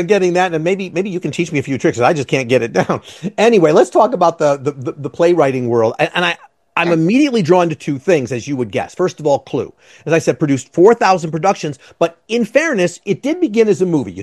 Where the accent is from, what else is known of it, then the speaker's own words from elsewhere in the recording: Skokie, Illinois, United States; who we grew up together in Skokie